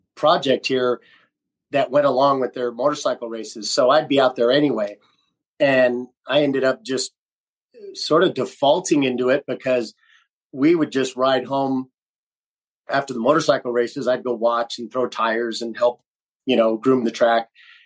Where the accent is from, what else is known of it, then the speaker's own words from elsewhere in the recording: San Diego, California, United States; moved away; and I'm from San Diego. I grew up literally riding distance from Rancho.